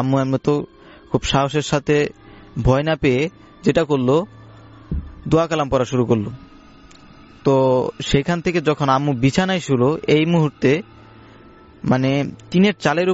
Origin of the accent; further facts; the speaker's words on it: Phulbaria, Mymensingh Division, Bangladesh; এই ঘটনাটি হচ্ছে আমাদের গ্রামের বাড়ির ঘটনা। আমাদের গ্রামের বাড়ি হচ্ছে ময়মনসিংহের ফুলবাড়িয়াতে।